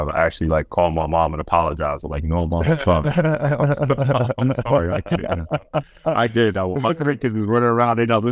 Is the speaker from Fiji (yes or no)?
no; United States; now in Europe; Now, as an American player, for me, you were the benchmark, right? When I first came to Europe, everybody said, Mike Batiste.